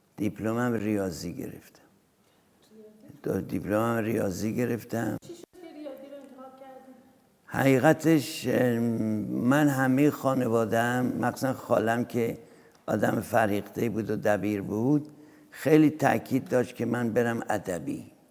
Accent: Hamadan, Iran; born there; من در دهم شهریور 1329 که جمعه بوده در شهر همدان به دنیا آمدم. خانواده‌ام هم خانواده متوسطی بود. پدرم افسر بود، موقعی که من به دنیا آمدم سروان بود.

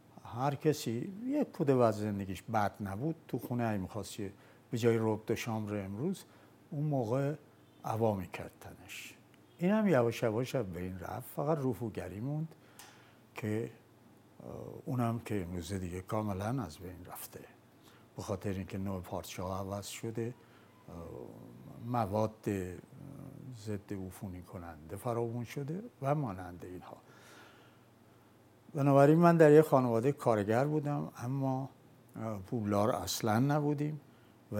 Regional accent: Sari, Mazandaran, Iran; born there; متولد 7 اسفند 1318 در شهر ساری در محله برامتر در پیچ دوم از کوچه 13 پیچ در یک خانواده کارگر به دنیا اومدم.

